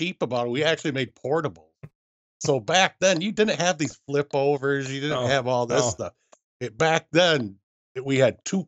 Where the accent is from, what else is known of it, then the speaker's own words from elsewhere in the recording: Freeland, Michigan, United States; Saginaw, Michigan. Just outside of Saginaw, actually. I grew up in a little place called Freeland.